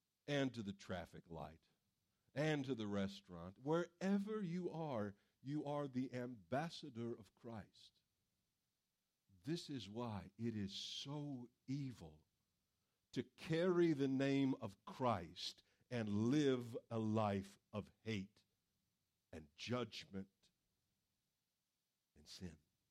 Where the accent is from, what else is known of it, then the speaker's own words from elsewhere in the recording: West Virginia, United States; I'm from West Virginia. I have to prove to people I can count and do multiplication.